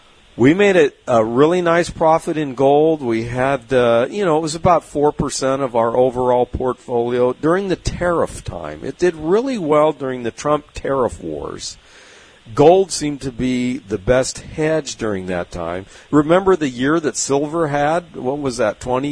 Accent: San Diego, California, United States; I've been on a lot of harbor cruises growing up in San Diego, obviously.

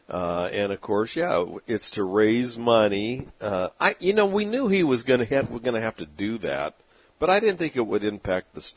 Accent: San Diego, California, United States; Growing up in the San Diego area, there would be a lot of people in San Diego that would cross the border

